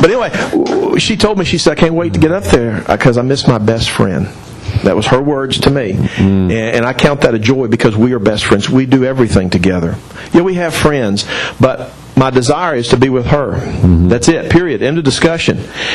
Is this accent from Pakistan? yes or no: no; Arkansas, United States; You know, I'm from Arkansas, so pardon names.